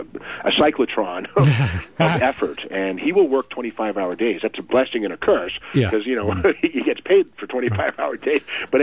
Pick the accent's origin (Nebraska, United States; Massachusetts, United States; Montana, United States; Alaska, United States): Massachusetts, United States; now in California, United States; I was in California from Massachusetts